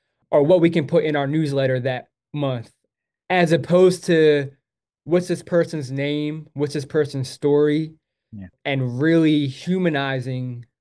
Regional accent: Baltimore, Maryland, United States; now in Atlanta, United States; And so I went back to Baltimore. That's where I'm from. I'm from Baltimore City.

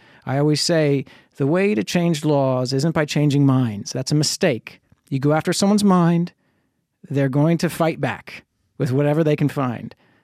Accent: the South, United States; it's really just me as a Southerner, me as a kid from, you know, a far-right community.

